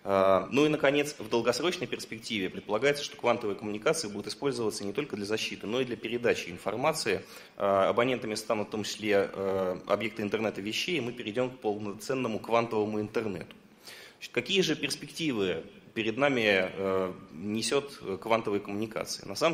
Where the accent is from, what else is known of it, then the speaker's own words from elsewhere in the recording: Saint Petersburg, Russia; когда я еду из Петербурга, из родного в Москву